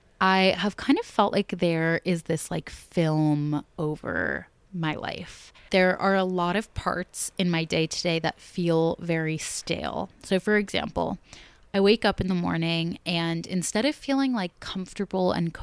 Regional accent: Connecticut, United States; now in New York, United States; I grew up in Connecticut and now live in New York and went to school in upstate New York.

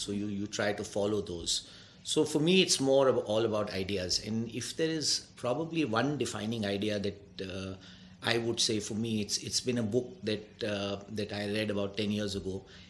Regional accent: Delhi, India; also born or lived in Chicago, United States; Born and brought up in Delhi, did my schooling in Delhi, then went off to the US, did my undergrad and business school in the US, was in Chicago for about 10 years

